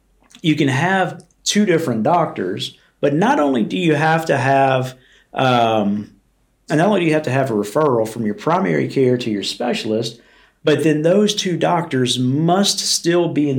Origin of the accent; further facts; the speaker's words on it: Louisiana, United States; Now I'm from South Louisiana.